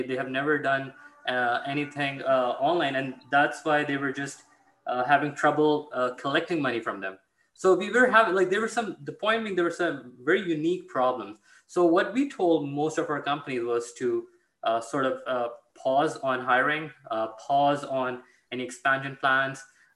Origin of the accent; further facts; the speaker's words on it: Karachi, Sindh, Pakistan; moved away as an adult; now in Canada; I'm originally from Pakistan. I grew up in Pakistan, Karachi. I moved to Canada when I was 18 to pursue my undergrad at McGill